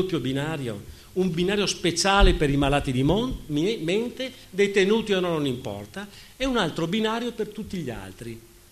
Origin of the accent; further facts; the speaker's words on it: Veneto, Italy; il mio accento sai mi aiuta, anche se non sono furlan, sono di provenienza veneta